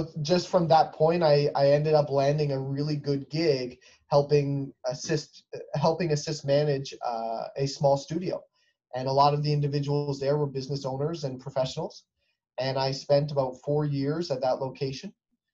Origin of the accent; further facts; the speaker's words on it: Windsor, Ontario, Canada; So I'm from Windsor, Ontario, Canada.